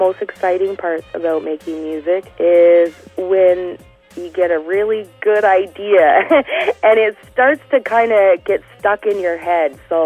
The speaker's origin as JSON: {"language": "English", "town": "Gananoque", "region": "Ontario", "country": "Canada", "tie": "born or raised there", "said": "So I grew up in Gananoque, Ontario. We were in the Thousand Islands, so it was a tourism area. My family wasn't wealthy, but there was yachts going down the river."}